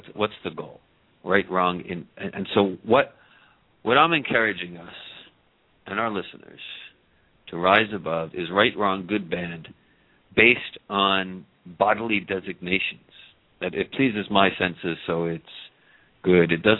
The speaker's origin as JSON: {"language": "English", "country": "United States", "tie": "born there", "said": "Because I was born in America."}